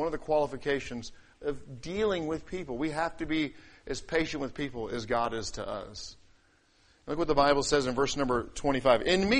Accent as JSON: {"language": "English", "region": "England", "country": "United Kingdom", "tie": "born or raised there", "said": "when I was growing up in England, it was my job to put the chickens up at night."}